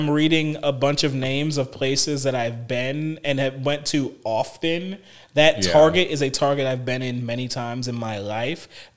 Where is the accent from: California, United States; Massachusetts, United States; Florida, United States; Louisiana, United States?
Louisiana, United States; Marrero; also born or lived in New Orleans; Yes, so I'm from New Orleans, Louisiana, the greater New Orleans area.